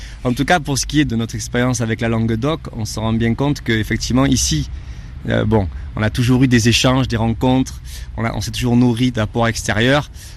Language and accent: French; Provence-Alpes-Côte d'Azur, France; now in Montpellier, France; Il y a la variante provençale, dont moi je suis originaire de Provence